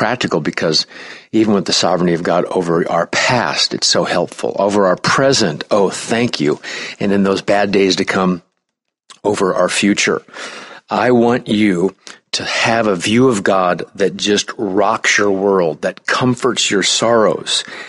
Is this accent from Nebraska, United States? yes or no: yes; Omaha, Nebraska, United States; I'm so mad at my mother and father for having me born and raised in Omaha, Nebraska with an awful public school